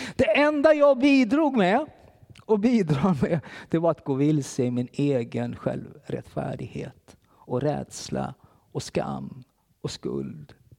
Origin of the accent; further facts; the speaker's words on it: Kalmar, Kalmar County, Sweden; när jag växte upp i Philadelphia i Kalmar.